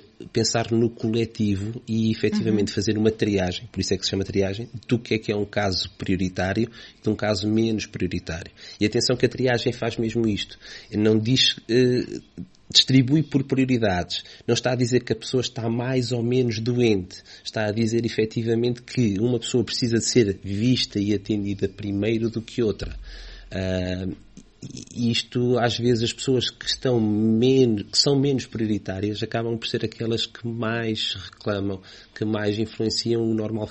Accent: Gafanha da Nazaré, Centro, Portugal; Eu sou aqui da Gafanha da Nazaré, sou utente da USF Beira Rio.

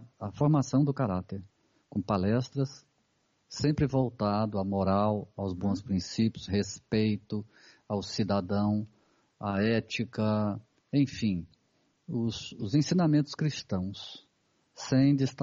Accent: Minas Gerais, Brazil; also born or lived in Goiás; Nasci num estado chamado Goiás, mas foi toda a minha vida foi em Minas. Então, eu sou mineiro de coração e brasileiro

